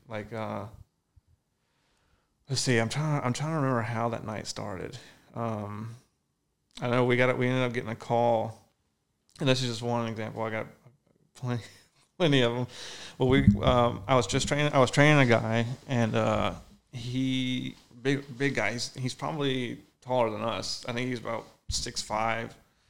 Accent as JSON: {"language": "English", "region": "Louisiana", "country": "United States", "said": "Yeah, so I'm from Louisiana, so I'm like all about Popeyes."}